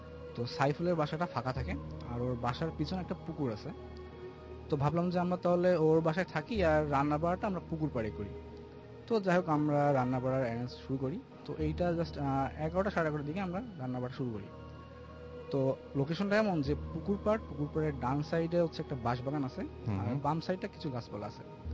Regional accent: Dhaka, Dhaka Division, Bangladesh; আমি যাত্রাবাড়ি থেকে আসছি।

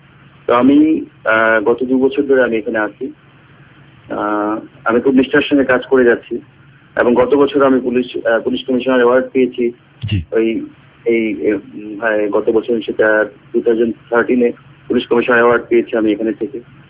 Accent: Dhaka, Dhaka Division, Bangladesh; actually আমি ঢাকার ছেলে

